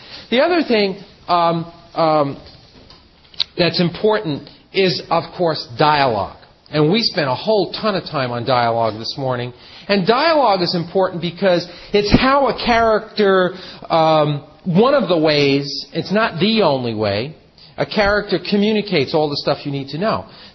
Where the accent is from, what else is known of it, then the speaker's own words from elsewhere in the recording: New York City, New York, United States; now in Los Angeles, United States; I'm from New York. I'm from L.A. now, but I'm from New York.